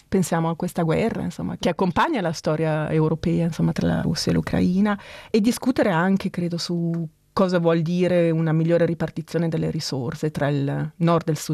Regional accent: Ticino, Switzerland; now in Bern, Switzerland; credo che sia stato più facile per me integrarmi qui, diciamo come ticinese, che per i miei figli che parlano perfettamente Hochdeutsch, tedesco.

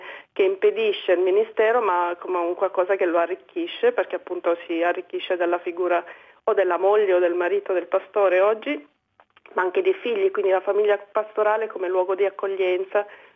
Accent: Sicily, Italy; sono siciliana

